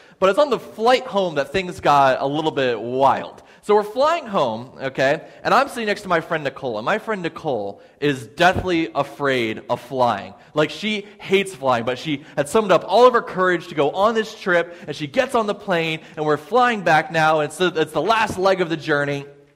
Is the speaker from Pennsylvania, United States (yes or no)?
yes; Chester, Pennsylvania, United States; I'm from Chester, Pennsylvania, if you guys know where Chester is, about 20 minutes south of Philadelphia